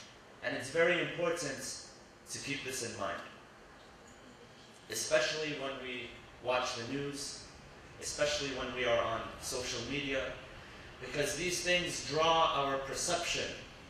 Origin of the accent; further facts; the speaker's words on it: United States; Growing up in the United States post 9/11, especially growing up at a young age, and I speak from personal experience, it was a time which, for many people